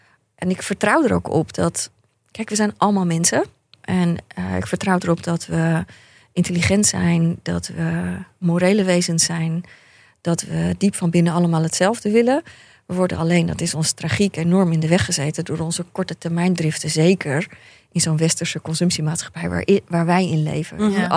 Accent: Katwijk, South Holland, Netherlands; Ik ben opgegroeid in Katwijk, in een arbeidersgezinnetje.

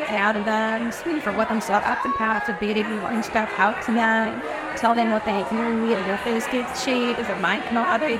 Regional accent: Chicago, Illinois, United States; Because I grew up in Chicago, like the area

